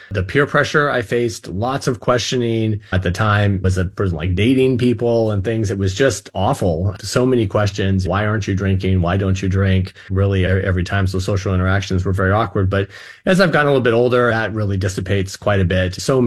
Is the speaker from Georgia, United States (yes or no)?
no; Lake Oswego, Oregon, United States; I grew up here in the Lake Oswego community, had a very loving family, a great education